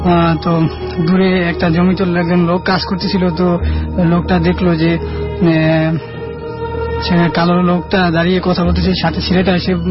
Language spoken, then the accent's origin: Bangla; Dhaka, Dhaka Division, Bangladesh; আমি ঢাকা কলেজে accounting honours করতেছি। আমি মিরপুর থেকে এসেছি।